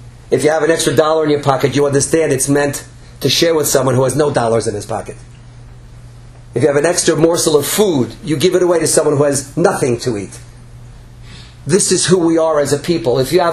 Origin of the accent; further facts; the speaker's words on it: Brooklyn, New York, United States; Back in the farm that I grew up in Brooklyn, New York, we didn't have an olive orchard, right?